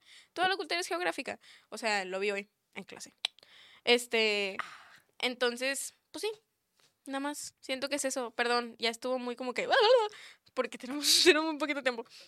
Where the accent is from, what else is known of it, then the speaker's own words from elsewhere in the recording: Mexico; Yo sí lo voy a reclamar como mexicana